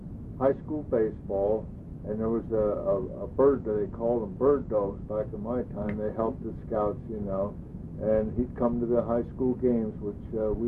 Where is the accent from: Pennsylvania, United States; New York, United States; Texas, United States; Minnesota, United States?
Pennsylvania, United States; Trumbauersville; born there; I was born in Trumbullsville, Pennsylvania.